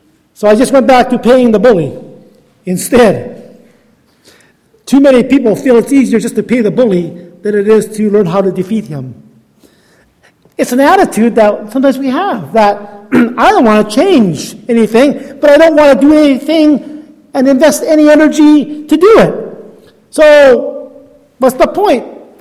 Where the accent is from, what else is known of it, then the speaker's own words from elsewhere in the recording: Thunder Bay, Ontario, Canada; I'm from Thunder Bay, Ontario. And they all looked at me kind of like disappointed. Like it was kind of like, well, because I was born in Canada. I had never been farther east than Toronto.